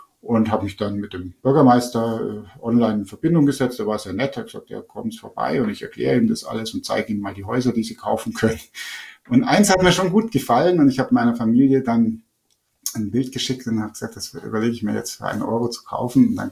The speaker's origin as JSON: {"language": "German", "region": "Bavaria", "country": "Germany", "said": "bei uns in Oberbayern"}